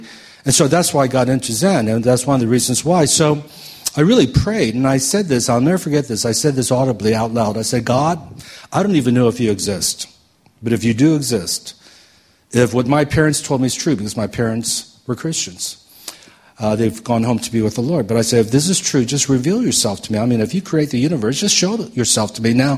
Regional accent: Washington, D.C., District of Columbia, United States; I grew up on the East Coast in the Washington, D.C. area.

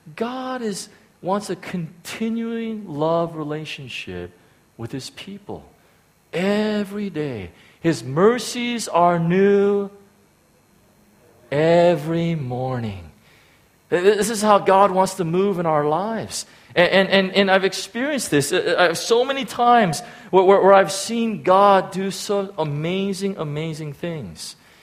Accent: United States; I'm American, so I just do two times. So, you know, I still some Korean in me, but, you know, more American.

